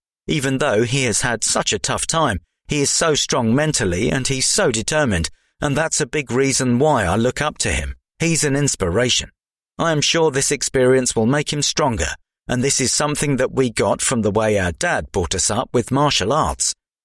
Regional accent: The Hague, South Holland, Netherlands; My first interaction with the ball was on the streets in The Hague in my home country, the Netherlands.

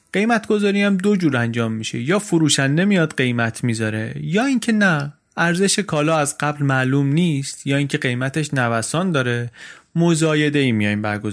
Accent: Langarud, Gilan, Iran; چیزی که توی بازار ماهی فروشای شهر خودمون دیدم، در لنگرود دیدم

